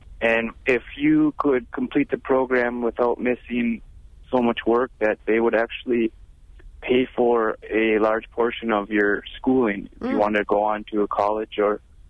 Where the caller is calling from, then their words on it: Ashland, United States; I'm calling from Ashland.